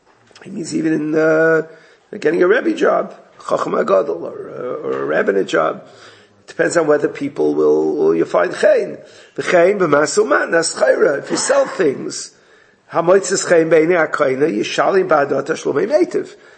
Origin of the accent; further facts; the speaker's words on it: Brooklyn, New York, United States; You know, I grew up in Borough Park. For me to go shopping in Borough Park is ridiculous.